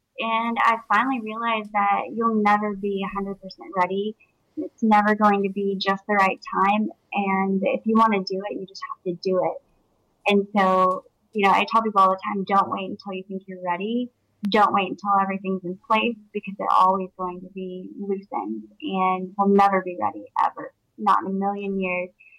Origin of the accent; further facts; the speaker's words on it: Midland, Texas, United States; also born or lived in Winter Park; now in Dallas, United States; I was born in Florida, and I grew up in West Texas, small town, Midland. And I've been in Dallas for about 16 years now.